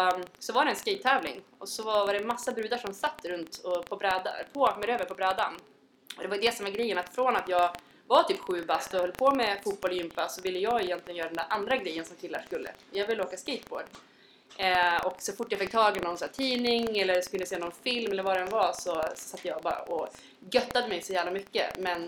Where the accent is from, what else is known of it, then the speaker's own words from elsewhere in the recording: Umeå, Västerbotten County, Sweden; now in Stockholm, Sweden; jag är från Umeå, bor i Stockholm.